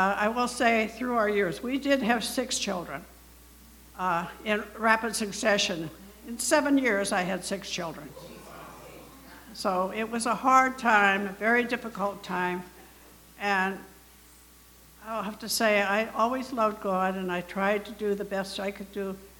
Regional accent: Washington, United States; also born or lived in Oregon; now in Boston, United States; I grew up in Washington State and later in Oregon.

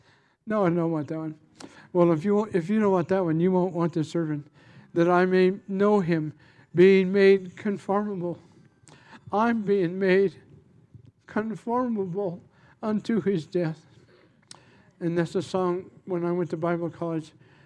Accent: California, United States; We're from California. All we eat is fish tacos and carnitas.

